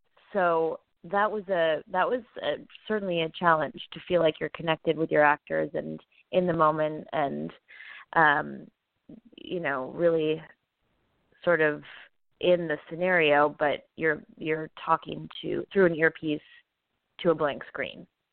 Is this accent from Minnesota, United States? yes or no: yes; Minneapolis, Minnesota, United States; Well, I was raised in Minneapolis, Minnesota.